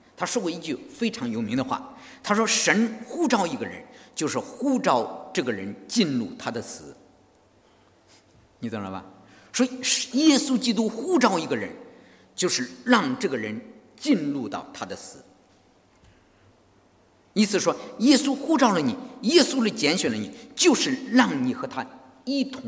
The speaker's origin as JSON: {"language": "Chinese", "country": "China", "said": "其实我们中国人也有罪，你知道吗？"}